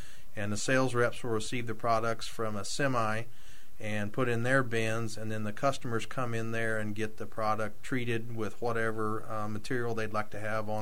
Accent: Illinois, United States; I'm originally from Southeast Illinois, grew up on a small grain and livestock farm.

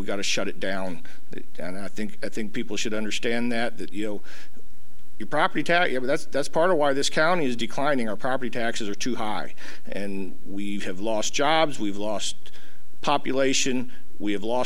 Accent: Litchfield, United States; born and raised in Litchfield, right north of town. Pretty much live within a mile of where I was raised.

